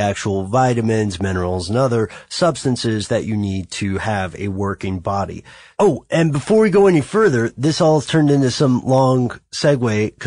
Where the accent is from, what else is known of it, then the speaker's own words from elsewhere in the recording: United States; We are all from the United States.